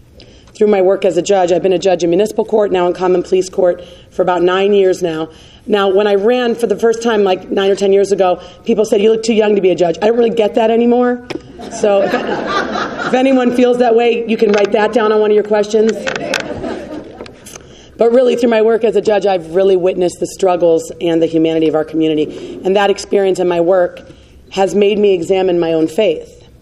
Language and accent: English; Akron, Ohio, United States; I grew up here in Akron. Four siblings, a mom and dad.